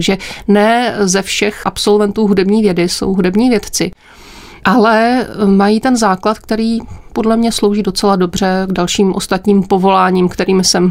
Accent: Strakonice, South Bohemian Region, Czechia; Já pocházím ze Strakonic a po základní škole jsem nastoupila na gymnázium v Písku.

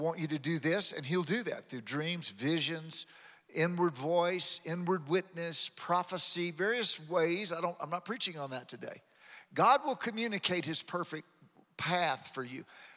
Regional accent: Baton Rouge, Louisiana, United States; I'm from Baton Rouge

